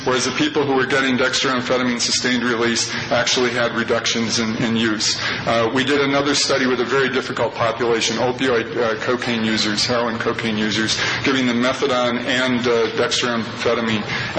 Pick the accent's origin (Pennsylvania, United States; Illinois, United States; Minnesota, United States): Minnesota, United States; born there; even though I live in Texas, I was born in Minnesota, and that was really painful.